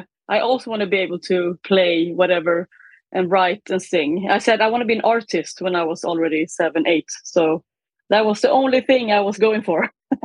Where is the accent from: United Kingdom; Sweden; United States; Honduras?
Sweden; Skåne; I grew up in southern Sweden, in Skåne, where I had nothing to do. From a farm, so I was just sitting in a field practicing guitar.